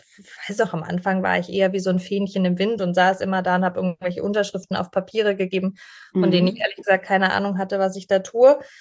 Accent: Pforzheim, Baden-Württemberg, Germany; now in Berlin, Germany; Meine Eltern haben sich dann irgendwann getrennt und ich bin aus Pforzheim weg mit meiner Mama nach Berlin.

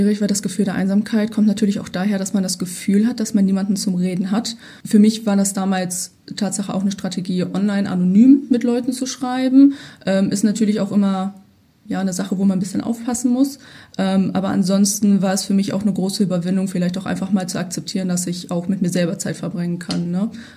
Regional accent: Gelsenkirchen, North Rhine-Westphalia, Germany; Ich bin 23, geboren und aufgewachsen in Gelsenkirchen.

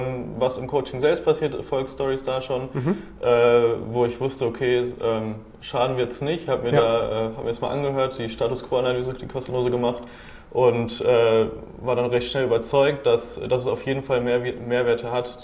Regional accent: Dortmund, North Rhine-Westphalia, Germany; ich komme aus Dortmund und studiere auch an der TU Dortmund

